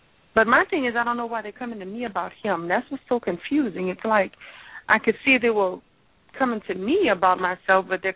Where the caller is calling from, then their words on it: Louisiana, United States; I'm calling from Louisiana.